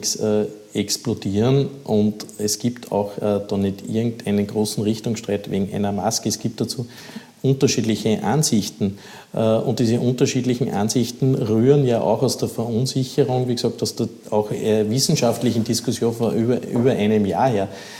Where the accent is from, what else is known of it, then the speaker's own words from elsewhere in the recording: Upper Austria, Austria; Ich habe das selber miterlebt in meiner Heimatgemeinde, was die Welser Westspange betroffen hat.